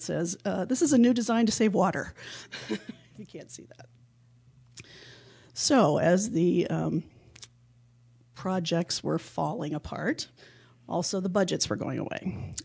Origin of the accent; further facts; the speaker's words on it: California, United States; I'm from Riverside County, which some would have become South California. So I come from an interesting place.